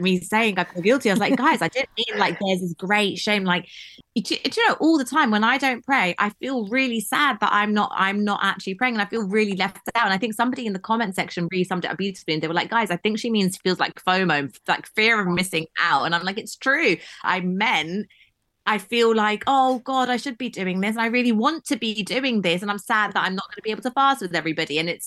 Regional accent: London, United Kingdom; I was born and brought up in London, so it was very, very diverse

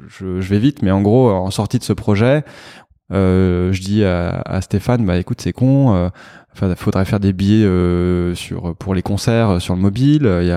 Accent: Paris, Île-de-France, France; J'ai grandi à Paris. Dans le 15e, j'ai fait Dauphine

